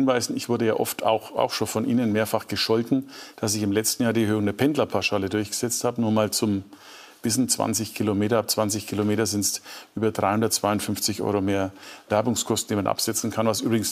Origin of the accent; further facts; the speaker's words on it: Nuremberg, Bavaria, Germany; Meine Heimatstadt Nürnberg zum Beispiel, toll.